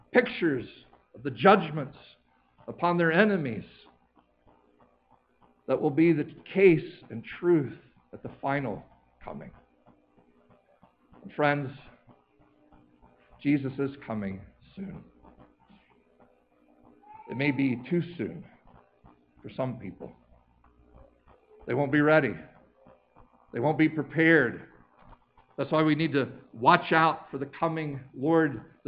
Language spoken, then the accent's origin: English; North Carolina, United States; I grew up in the Smoky Mountains of Western North Carolina.